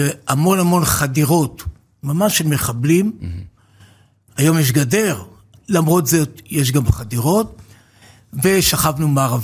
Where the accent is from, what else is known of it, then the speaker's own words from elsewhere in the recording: Givat HaShlosha, Central District, Israel; נולדתי בקיבוץ גבעת השלושה, לא רחוק מכאן, שם נולדתי, שם אני גם ימות. וכל חיי הם שם